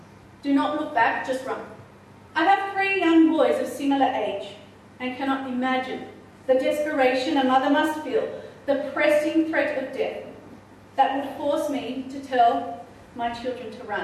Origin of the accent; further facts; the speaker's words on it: Australia; I am Australian and proud of what my nation did to save the people so far from their shores.